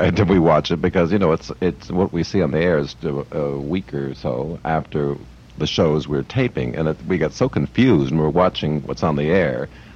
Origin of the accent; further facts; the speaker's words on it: Hamilton, Ontario, Canada; my hometown, Hamilton, Ontario, which is now a city of 300,000, but it's 50, 60 years ago, it only had about 90,000 people.